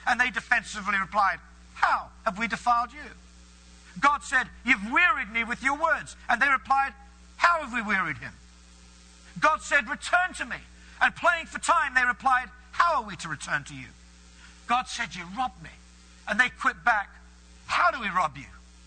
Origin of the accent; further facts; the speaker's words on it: England, United Kingdom; Now, I'm speaking American there. In England, we say futile.